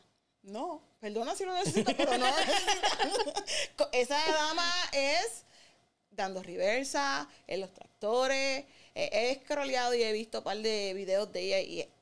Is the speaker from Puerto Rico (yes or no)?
yes; Puerto Rico; accent: Puerto Rican English; Spanish is a second language; now in United States; Yo no te digo que soy gringa ni soy bilingüe full. Yo, mi inglés es un Puerto Rican English.